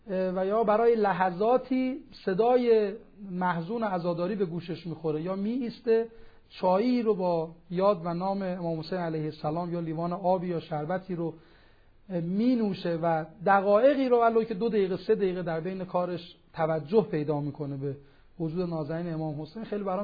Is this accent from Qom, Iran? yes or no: yes; Qom, Iran; من خب اهل قم هستم، از تولدم قم بودم،